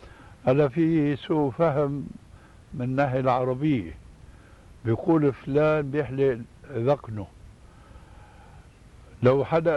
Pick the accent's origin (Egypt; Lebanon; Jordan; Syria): Syria; كما يقولون عندنا في الشام